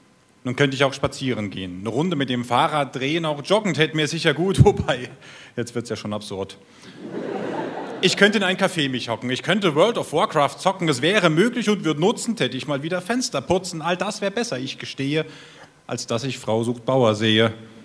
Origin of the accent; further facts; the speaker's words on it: Nuremberg, Bavaria, Germany; Ich komme aus Nürnberg